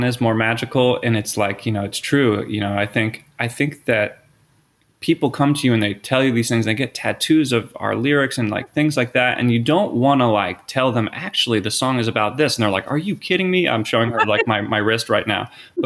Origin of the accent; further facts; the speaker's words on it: Philadelphia, Pennsylvania, United States; yeah, I grew up in the Philadelphia area. I'm a huge sports fan, like embarrassing level sports fan.